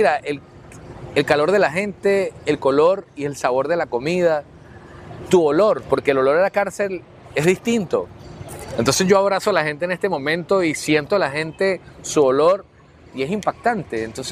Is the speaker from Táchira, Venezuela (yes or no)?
yes; Táchira, Venezuela; En mi caso, que soy del Táchira, tenía a mi familia a 900 kilómetros